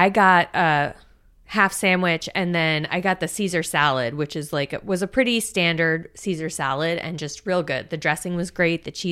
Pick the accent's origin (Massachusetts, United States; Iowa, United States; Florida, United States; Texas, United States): Florida, United States; I grew up in South Florida. We ate some really good Cuban sandwiches.